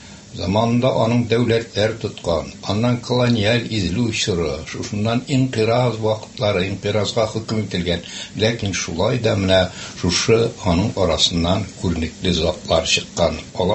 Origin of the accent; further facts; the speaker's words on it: Kishevshat, Tatarstan, Russia; Чөнки минем туган авылым хәзерге вакытта Зәй районына керә. Әйне заманда Сарманга да, һәм менә шушы паспортта туган районы Әлмәт дип язылган. Чөнки безнең авыл Әлмәткә дә кереп алган. Кишевшат авылы